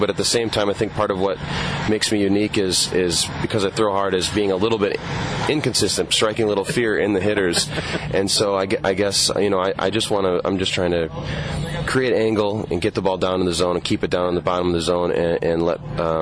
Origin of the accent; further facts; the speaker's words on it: Green Bay, Wisconsin, United States; I grew up in Green Bay, Wisconsin, born and raised. Monster Packer fan.